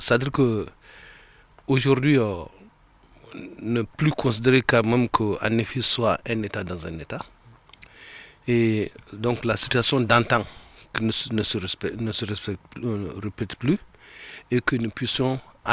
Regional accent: Mali; nous sommes tous des Maliens.

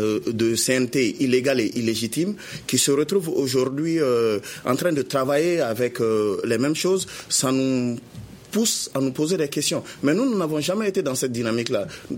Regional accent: Mali; nous sommes tous des Maliens

